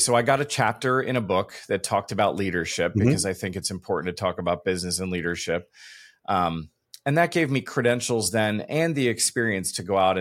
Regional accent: West Chester, Pennsylvania, United States; also born or lived in Daytona Beach, Florida; I was born in Daytona Beach, Florida. My forming years were outside of Philadelphia in Westchester, Pennsylvania.

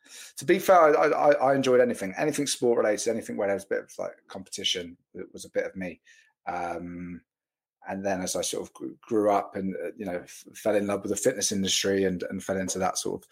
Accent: Reading, South East England, United Kingdom; I'm based in Reading at the moment. Born and bred in Reading. Family are down here. So yeah, down in the southeast in the UK.

